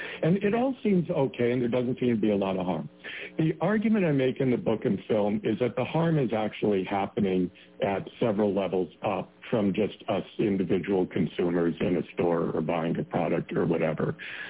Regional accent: Canada; but I'm Canadian and I play hockey.

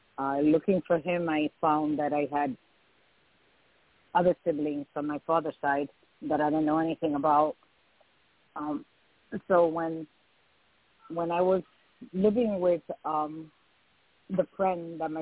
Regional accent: New York City, New York, United States; also born or lived in Dominican Republic / Puerto Rico; I was born and raised in New York City. We went from New York City to Dominican Republic. Then we went to Puerto Rico, where I was about 10 years old

